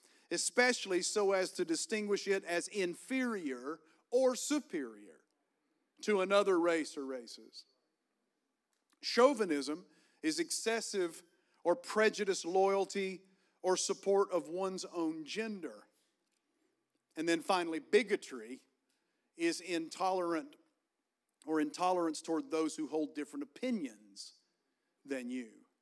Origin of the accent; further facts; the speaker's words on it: Virginia, United States; I said, no, I'm from Virginia, and this is the way you're supposed to talk if you're from the state of Virginia. Come on, we got some Virginians in the house. Hallelujah. So I had an upbringing, and I came out with an accent